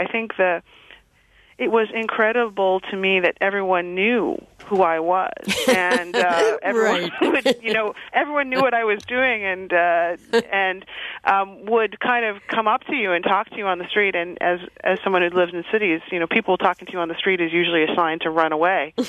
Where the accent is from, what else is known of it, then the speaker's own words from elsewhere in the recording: Boston, Massachusetts, United States; I'm from Boston, but my mother is an immigrant from the West Indies and the Caribbean island of St. Lucia. And my father is from Greece.